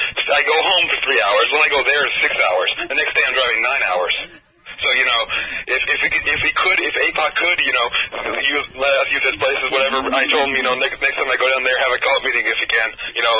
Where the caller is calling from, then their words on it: Lowell, Massachusetts, United States; Lowell, Massachusetts, as I like